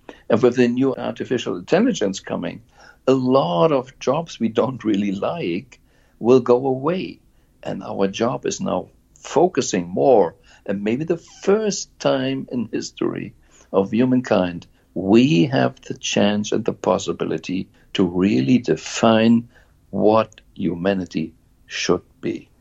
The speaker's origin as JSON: {"language": "English", "country": "Germany", "tie": "born or raised there", "second_language": "English", "lives_now": "Switzerland", "said": "And I'm growing up in Germany, and I see still it was a Kaiser country."}